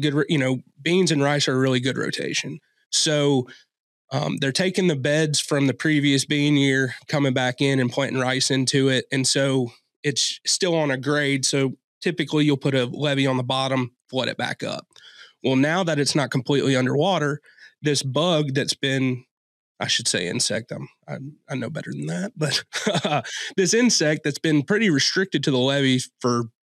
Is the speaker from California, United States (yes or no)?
no; Tennessee, United States; So I'm from Southwest Tennessee. So I'm from right on the Shelby County, which is Memphis and Fayette County line. Not a lot of row crops, more hay and livestock.